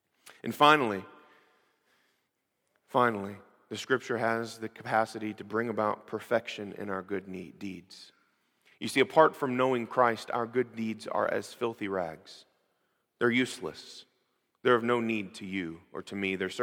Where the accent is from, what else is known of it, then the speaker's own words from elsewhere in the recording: United States; We don't know what it means to need to persevere in our faith because, well, we're American. This is just what we do. This is who we are.